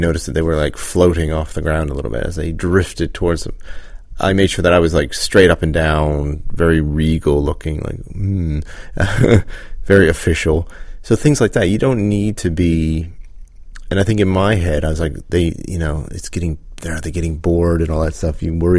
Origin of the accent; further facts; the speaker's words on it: Canada; someone I grew up with in Canada.